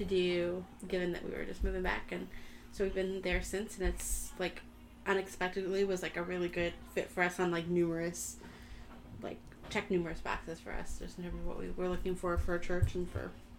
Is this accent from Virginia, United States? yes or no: no; North Canton, Ohio, United States; Mike grew up in the area, and I grew up in North Canton, but we met at AU